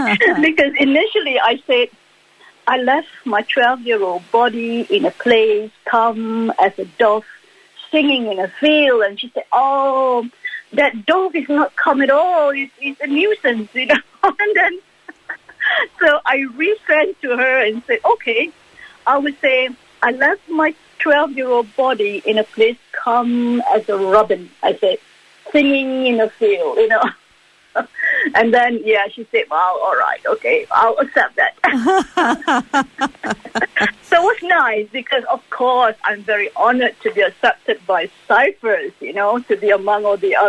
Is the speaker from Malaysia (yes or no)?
yes; Malaysia; I'm from Malaysia anyway.